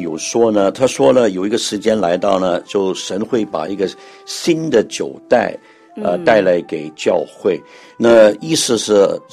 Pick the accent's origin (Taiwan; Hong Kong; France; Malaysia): Hong Kong; also born or lived in Canada / United Kingdom; 我是香港人，但我其实是12年前从加拿大回来香港的。我在国外居住了大概40年的时间，英国和加拿大。